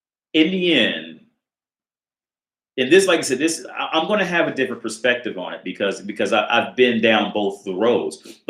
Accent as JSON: {"language": "English", "region": "Ohio", "country": "United States", "said": "So let's say when I drove to New York, I'm from Ohio, and I drove to New York City."}